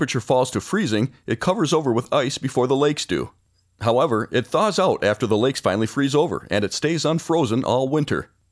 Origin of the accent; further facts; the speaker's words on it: Cadillac, Michigan, United States; I'd like to tell you about a canal in my hometown of Cadillac, Michigan